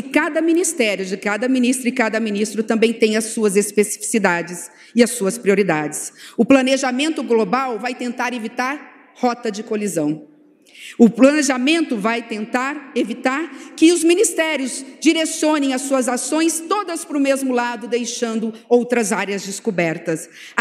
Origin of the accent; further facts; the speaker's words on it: Central-West, Brazil; Eu venho do interior do Brasil. É verdade que a realidade socioeconômica do Centro-Oeste, ela é infinitamente melhor do que o interior, do Norte ou do Nordeste brasileiro.